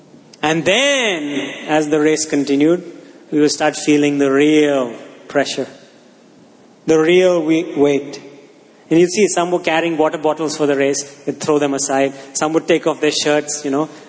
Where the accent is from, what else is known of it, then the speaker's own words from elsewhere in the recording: Pune, Maharashtra, India; Growing up in the Bishop's School, Pune, we had our annual, in those days it was just one school, not many.